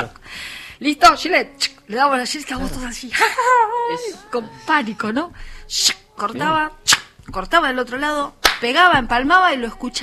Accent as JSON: {"language": "Spanish", "country": "Argentina", "said": "Qué genio, somos argentinos, boludo."}